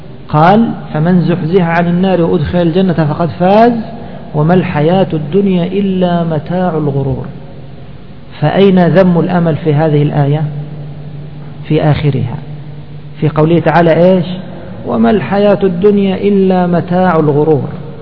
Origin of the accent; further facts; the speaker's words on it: Egypt; إنسان مثلا في محطة قطارات كما عندنا في مصر ينتظر قطارا